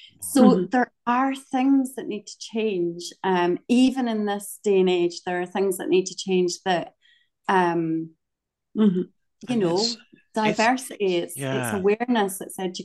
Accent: Scotland, United Kingdom; Anyway, the point of this is, I'm very Scottish, as you can hear.

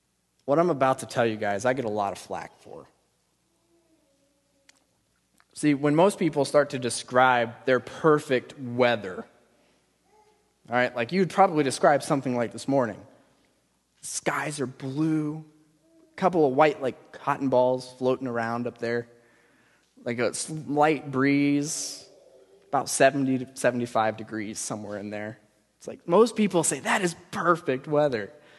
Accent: Ohio, United States; My sister, see, my family, we grew up in Ohio, all right?

